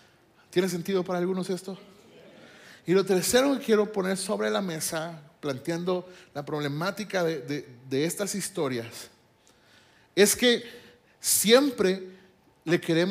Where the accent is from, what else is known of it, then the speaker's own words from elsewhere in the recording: Guadalajara, Jalisco, Mexico; vengo de Guadalajara y vengo del barrio de Guadalajara